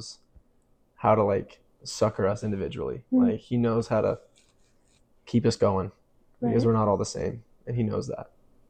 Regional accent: Indiana, United States; moved away as an adult; now in Utah, United States; I'm a friend of Liberty's. Go to school together. We've worked at the Institute together. I grew up in Indiana. I lived there for 18 years, did 2 years of college there

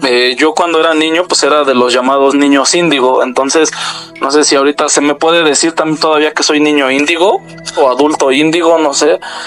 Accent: Atizapán de Zaragoza, State of Mexico, Mexico; Soy de Atizapán de Zaragoza, Estado de México.

